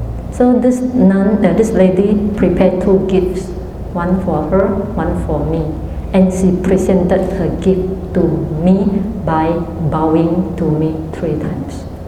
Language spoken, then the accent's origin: English; Myanmar; English is a second language; I come from Burma and temporarily I live in Penang together with another fellow nun